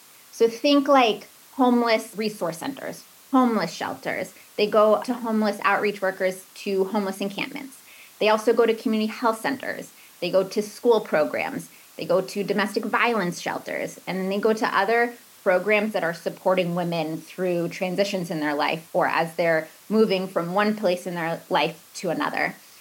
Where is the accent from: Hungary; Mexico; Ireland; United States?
United States; Portland; I grew up here in Portland.